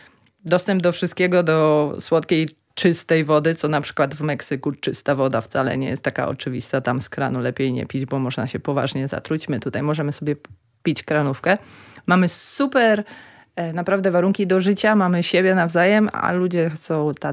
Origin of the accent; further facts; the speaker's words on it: Puławy, Lublin Voivodeship, Poland; ja się wychowałam w Puławach, na ulicy Leśnej, więc ten las miałam na wyciągnięcie ręki